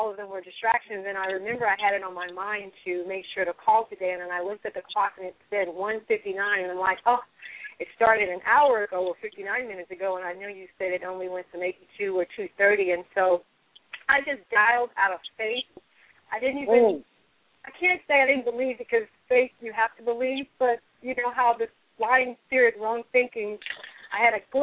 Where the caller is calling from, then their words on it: Los Angeles, California, United States; From California, from the Los Angeles area.